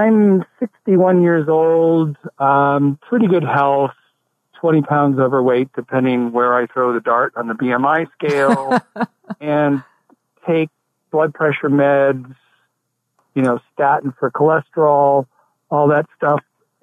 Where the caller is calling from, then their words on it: Santa Cruz, California, United States; I'm calling from Santa Cruz